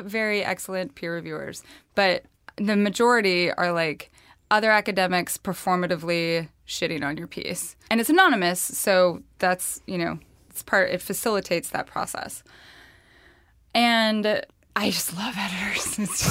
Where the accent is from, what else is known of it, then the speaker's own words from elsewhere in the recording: the West, United States; I'm from the West.